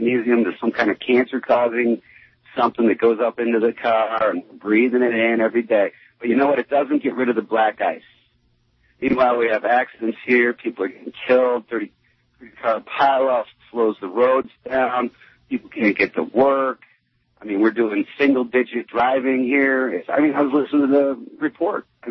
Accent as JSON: {"language": "English", "region": "East Coast", "country": "United States", "moved": "yes", "said": "I've been out here 13 years. I come from the East Coast."}